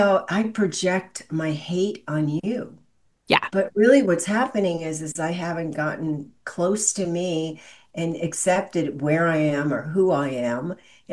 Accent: Los Angeles, California, United States; also born or lived in Illinois; and I'm from Los Angeles.

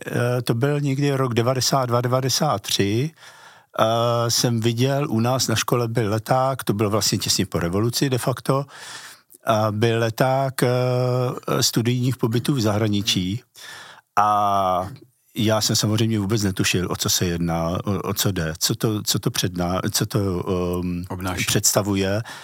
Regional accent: Jihlava, Vysočina Region, Czechia; also born or lived in Znojmo; já jsem se narodil ve Znojmě a ve Znojmě vlastně mám všechny příbuzný, celou rodinu a naše rodiče se přestěhovali do Jihlavy tuším v 75. roce

